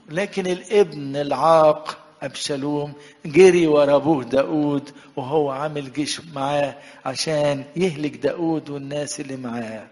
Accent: Sharqia Governorate, Egypt; عندنا في الشرقيه

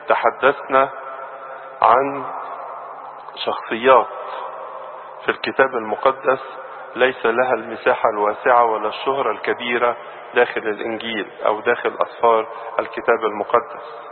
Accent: Egypt; في البداية بحب نعزي أنفسنا كمصريين في شهدائنا الذين يقدمون حياتهم من أجل الوطن.

